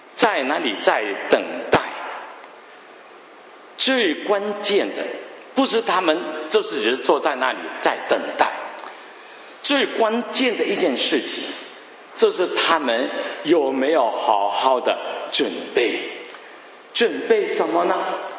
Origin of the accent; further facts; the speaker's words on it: Guangdong, China; 我们广东人讲新娘新郎差不多